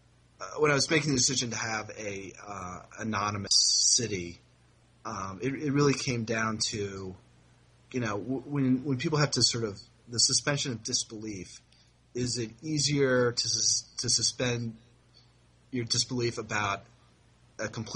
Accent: Syracuse, New York, United States; I grew up in Syracuse, which is a very sort of ethnically diverse city, and a lot of people from Eastern Europe and different Eastern European countries.

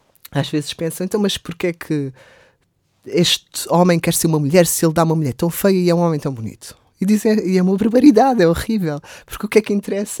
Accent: Alentejo, Portugal; porque eu cresci no Alentejo.

